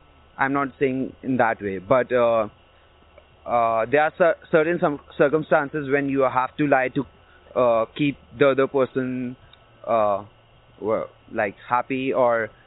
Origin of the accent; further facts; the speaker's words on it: India; My parents are Hindus. I'm from India, so they believe in God, but it's Hinduism God.